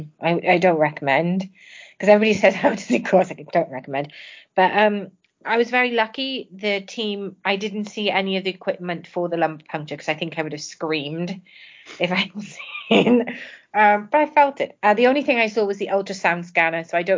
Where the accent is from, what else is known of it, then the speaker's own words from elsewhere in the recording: England, United Kingdom; We're English Catholics. So, I don't know if you can call us Protestants.